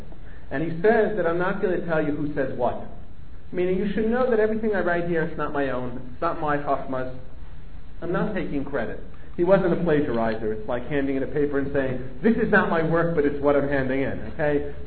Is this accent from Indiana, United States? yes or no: yes; Muncie, Indiana, United States; You know, I grew up in Muncie, so I might not know that.